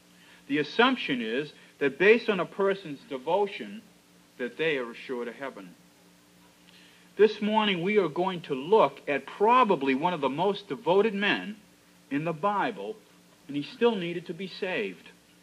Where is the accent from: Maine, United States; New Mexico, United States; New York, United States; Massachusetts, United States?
Massachusetts, United States; Winthrop; accent: Winthrop; I know with my Winthrop accent, sometimes it sounds like A-X, but it's not.